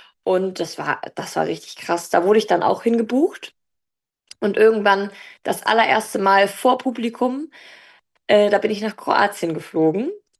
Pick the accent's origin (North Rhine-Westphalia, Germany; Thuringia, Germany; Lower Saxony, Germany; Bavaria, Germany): Lower Saxony, Germany; Stade; Also ich komme aus Stade